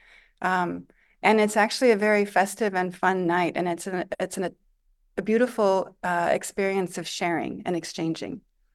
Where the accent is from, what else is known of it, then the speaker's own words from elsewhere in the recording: Palestine; also born or lived in Kuwait; born in Kuwait, but originally from Palestine.